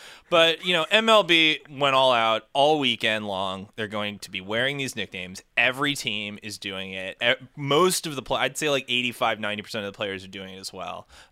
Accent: the South, United States; You know, I'm from the South.

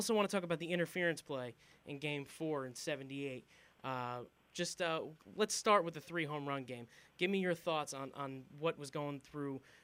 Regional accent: New Jersey, United States; I'm a Jersey guy. I grew up in New Jersey, and I come from Italian-American heritage.

